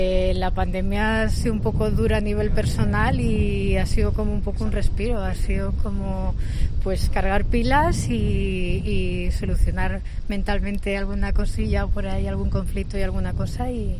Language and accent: Spanish; Valencia, Valencian Community, Spain; De Valencia.